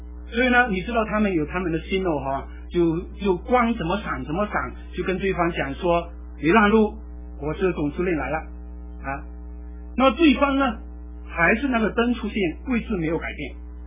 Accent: Malaysia; 那我们是马来西亚人，英国也管过我们

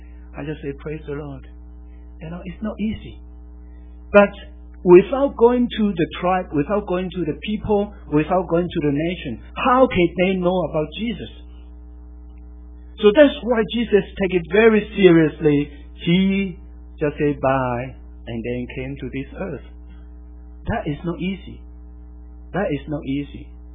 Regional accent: Malaysia; I mean, I'm from Malaysia, so it's nothing new to me.

